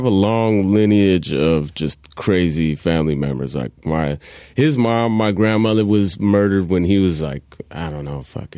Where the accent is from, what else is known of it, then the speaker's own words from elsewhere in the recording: San Jose, California, United States; born there; San Jose.